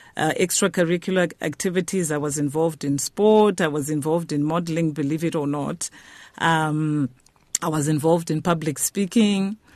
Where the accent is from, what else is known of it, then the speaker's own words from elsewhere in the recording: Zimbabwe; now in South Africa; I grew up in Zimbabwe.